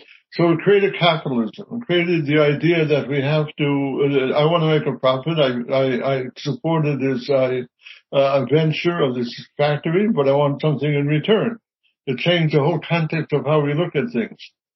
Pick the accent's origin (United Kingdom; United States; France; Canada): United States; As an American